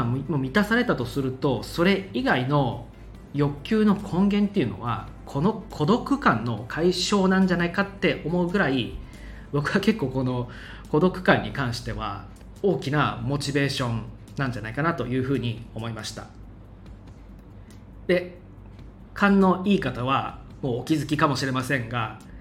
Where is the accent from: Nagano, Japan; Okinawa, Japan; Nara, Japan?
Okinawa, Japan; Kumejima; 久米島だったらね、生まれ育った島なので、親もいれば親戚もいるし、あとはね、同級生もいるわけですよ。